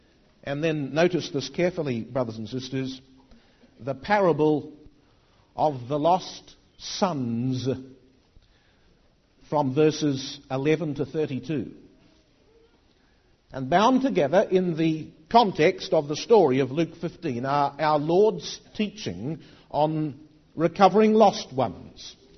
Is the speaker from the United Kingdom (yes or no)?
no; New Zealand; I'm from New Zealand, and there on the other side of the world